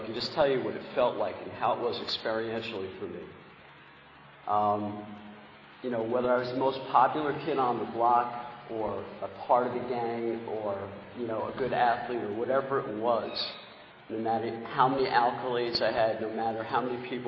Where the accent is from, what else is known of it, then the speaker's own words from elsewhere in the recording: Bayonne, New Jersey, United States; I grew up in Bayonne, New Jersey.